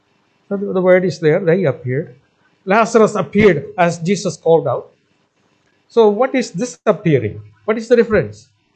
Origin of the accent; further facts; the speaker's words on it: India; Not only because we are from India